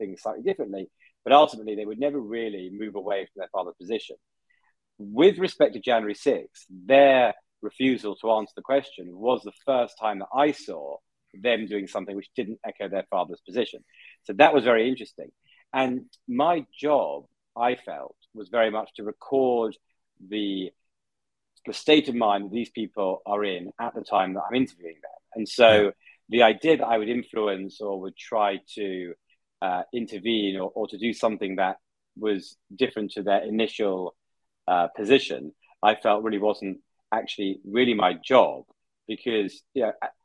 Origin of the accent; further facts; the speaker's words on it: England, United Kingdom; accent: English; I mean, you hear my English accent really sort of three or four times